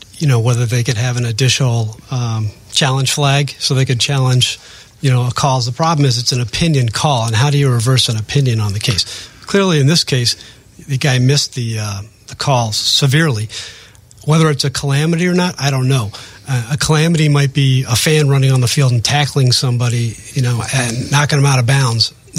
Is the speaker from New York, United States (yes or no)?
no; Philadelphia, Pennsylvania, United States; I grew up in Philadelphia, and I'm an Eagles fan